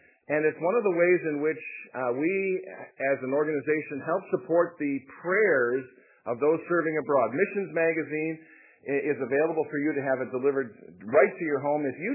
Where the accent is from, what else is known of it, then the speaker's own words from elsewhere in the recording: Buffalo, New York, United States; also born or lived in New England; I was born and raised in Buffalo. Elmwood Gospel Chapel was my first assembly, and that transitioned into Berkshire Avenue Chapel, which ultimately became Amherst Bible Chapel.